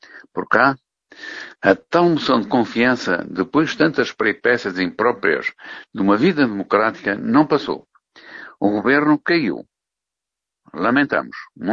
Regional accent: Portugal; Que acreditamos, como portugueses anónimos, nunca saberemos, vai conter a abstenção elevada

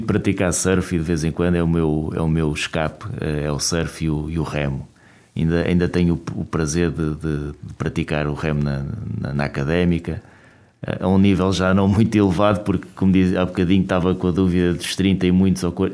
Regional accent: Portugal; born there; Já nasci em Portugal, mas devia ter nascido em Angola.

